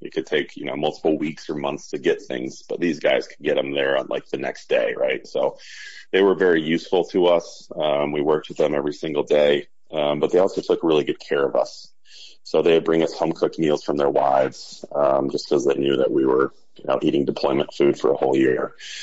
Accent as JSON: {"language": "English", "town": "Ann Arbor", "region": "Michigan", "country": "United States", "tie": "born or raised there", "said": "so I grew up a local guy here in Michigan, growing up in Ann Arbor and then going to Eastern Michigan."}